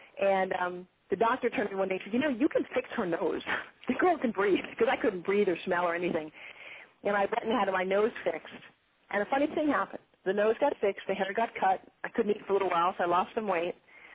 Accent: New York, United States; I was talking like this because I came from New York.

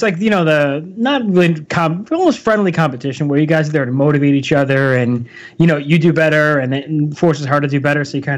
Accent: Northeast, United States; like I said, we're from the Northeast, so there's a lot of stuff that goes on in the Midwest and the West that we aren't too familiar with over here.

